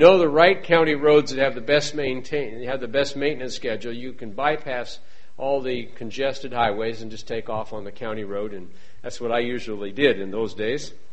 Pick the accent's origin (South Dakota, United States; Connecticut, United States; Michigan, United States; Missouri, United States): South Dakota, United States; We're mostly from the West. I grew up in South Dakota, and my wife in Oregon.